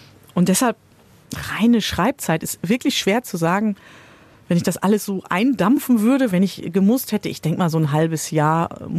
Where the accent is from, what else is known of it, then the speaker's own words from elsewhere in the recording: Westbevern, North Rhine-Westphalia, Germany; also born or lived in Berlin; das spielte ja in meinem Heimatdorf Westbevern und ich war wirklich lange in Berlin gewesen, bin zurückgekommen, dahin gezogen